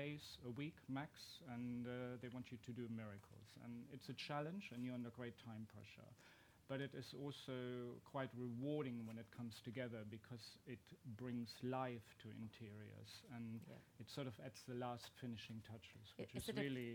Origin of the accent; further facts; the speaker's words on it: Germany; I grew up on the German-French-Luxembourg border, and we have a lot of big pine forest.